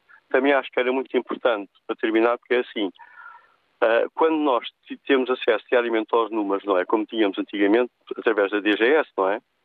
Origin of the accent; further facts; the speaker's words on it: Portugal; Ora, eu, enquanto português, também fico triste